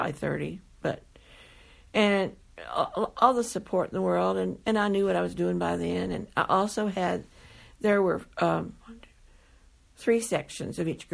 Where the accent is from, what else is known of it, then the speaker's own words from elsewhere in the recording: Abilene, Texas, United States; 2 years. After that, I came back to Abilene, my hometown.